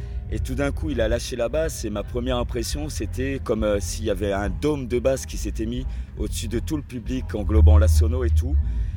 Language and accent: French; La Roche-sur-Yon, Pays de la Loire, France; j'ai été vu dans mon bled, j'étais à La Roche-sur-Yon en Vendée.